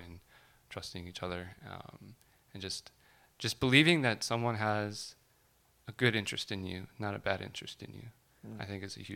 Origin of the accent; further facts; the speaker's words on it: Japan; As you know, I grew up overseas and I grew up in Japan.